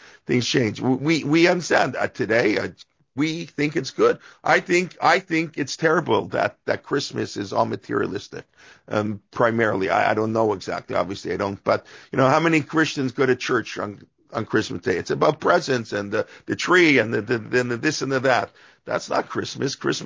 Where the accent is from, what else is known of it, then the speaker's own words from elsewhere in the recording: Canada; I grew up in Canada, a beautiful country.